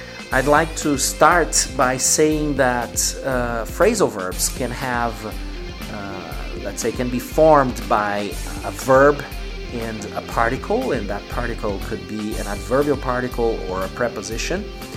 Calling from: Porto Alegre, Rio Grande do Sul, Brazil

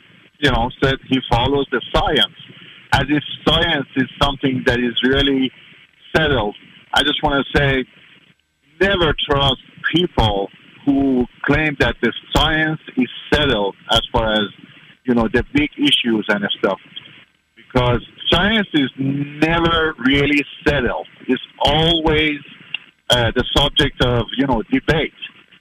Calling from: Kansas City, United States; I'm from Kansas City.

